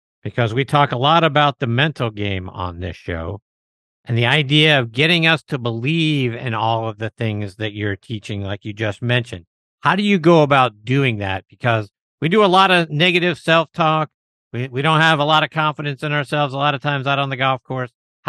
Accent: Pittsburgh, Pennsylvania, United States; as you know, I'm from Pittsburgh. I'm a huge Steelers fan.

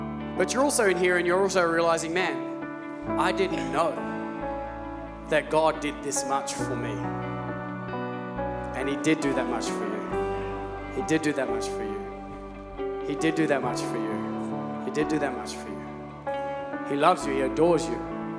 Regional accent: Australia; Because I'm Australian and she owns Australia.

